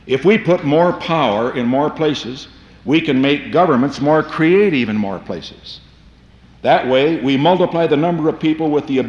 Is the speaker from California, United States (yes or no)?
yes; Whittier, California, United States; I discovered the other day that my hometown of Whittier, California, which has a population of 67,000, has a larger budget for 1971 than the entire federal budget was in 1791.